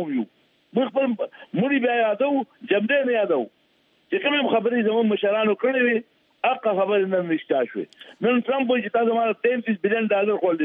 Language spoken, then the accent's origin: Pashto; Afghanistan; زه خپل افغان یم